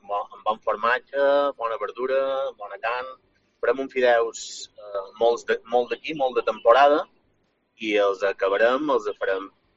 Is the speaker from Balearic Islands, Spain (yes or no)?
yes; Balearic Islands, Spain; perquè com a bon mallorquí sempre hem estat consumidors de formatges illencs.